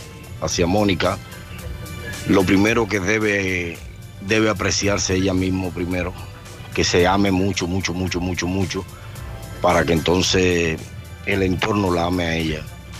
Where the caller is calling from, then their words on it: Grañén, Aragon, Spain; Soy de Grañén, me encuentro trabajando ahora mismo